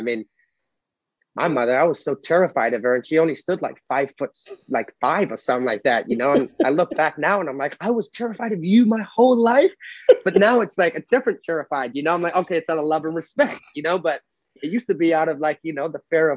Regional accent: New Zealand; because I grew up in New Zealand on a little island, I had no clue what

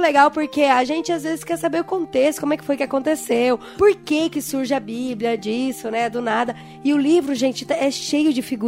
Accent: Portugal; Vamos que eu sou português.

